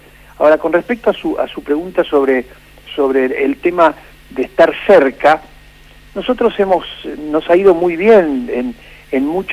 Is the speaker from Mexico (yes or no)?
no; Argentina; en 44 millones de personas que somos los argentinos